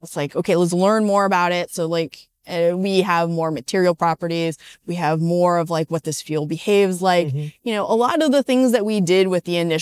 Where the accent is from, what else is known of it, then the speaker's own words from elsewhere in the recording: Detroit, Michigan, United States; I came from Detroit. I have a lot of car analogies.